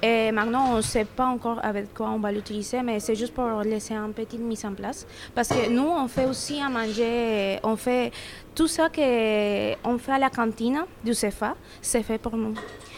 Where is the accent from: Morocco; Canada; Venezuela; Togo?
Venezuela; French is a second language; moved away as an adult; now in France; Bonjour madame … je suis originaire de Venezuela. Et j'habite en France depuis 3 ans et demi. Et maintenant, je suis apprenante ici au CFA à Digne-les-Bains.